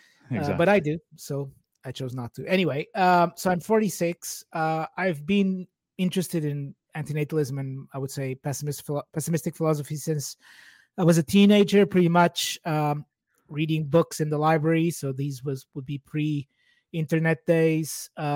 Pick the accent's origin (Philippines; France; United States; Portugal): Portugal; English is a second language; now in United Kingdom; I'm originally from Portugal. I've been living in the UK for 17 years now, so I'm kind of culturally almost fully anglicized by now